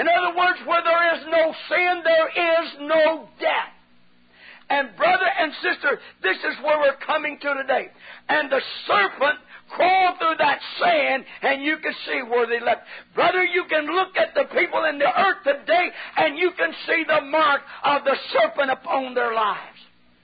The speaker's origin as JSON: {"language": "English", "region": "California", "country": "United States", "tie": "born or raised there", "also_born_or_lived": "Oklahoma", "said": "Now, I grew up in California, but I was born in Oklahoma, and we had a ranch, a big farm in Oklahoma."}